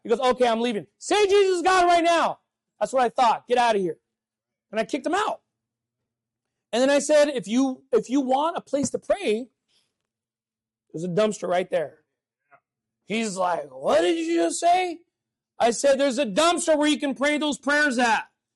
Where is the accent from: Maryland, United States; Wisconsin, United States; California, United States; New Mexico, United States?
California, United States; I'm from California, by the way. Don't hold it against me.